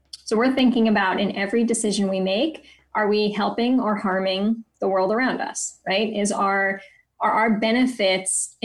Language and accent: English; New Jersey, United States; So I grew up in New Jersey. I ended up coming down to the DC area for college. I was actually in Baltimore for college.